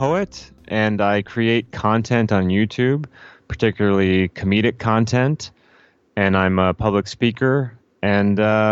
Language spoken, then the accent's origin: English; Los Angeles, California, United States; born there; I was born in Los Angeles and I grew up with actor parents